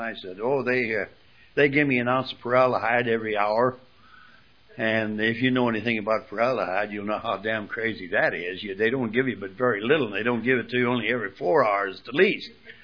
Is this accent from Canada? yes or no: no; Wyoming, United States; I used to dance all and go to dances every night back in my home country in Wyoming.